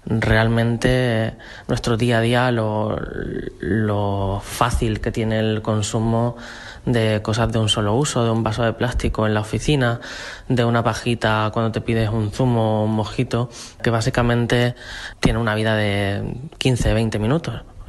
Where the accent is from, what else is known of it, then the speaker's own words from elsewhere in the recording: Málaga, Andalusia, Spain; tengo 34 años, soy de Málaga